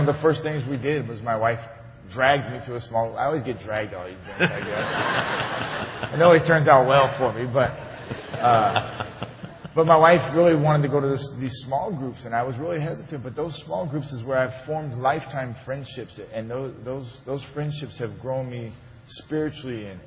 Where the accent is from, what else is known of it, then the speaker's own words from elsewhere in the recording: Colorado, United States; now in Pittsburgh, United States; And I came from Colorado to Pittsburgh, where here it rains and snows all the time